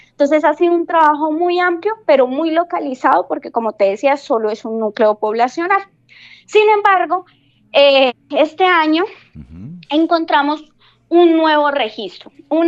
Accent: Huila, Colombia; como colombianos y huilenses, estamos comprometidos en conservar

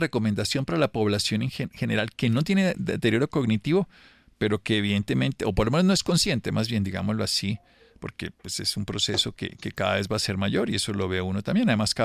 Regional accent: Colombia; Y siendo colombianos y no teniendo que traer pues las algas de Japón.

